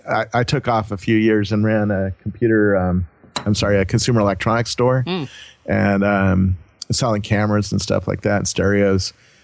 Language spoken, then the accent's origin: English; Cupertino, California, United States; In Cupertino, right about a mile from Apple Computer in Silicon Valley.